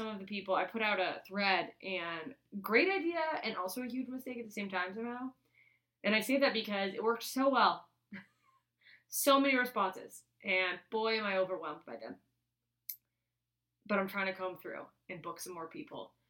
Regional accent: Anchorage, Alaska, United States; I'm doing a world premiere in my hometown of Anchorage

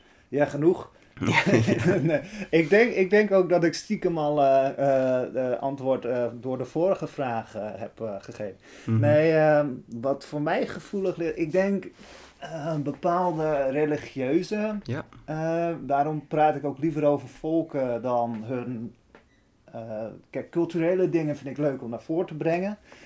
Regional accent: Netherlands; En omdat ik het als Nederlander vertel, kan ik het natuurlijk nooit 100% goed overbrengen.

